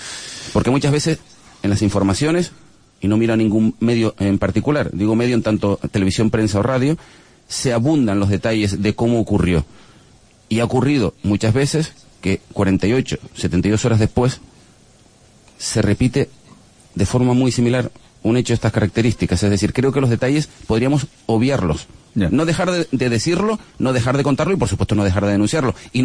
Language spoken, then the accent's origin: Spanish; Canary Islands, Spain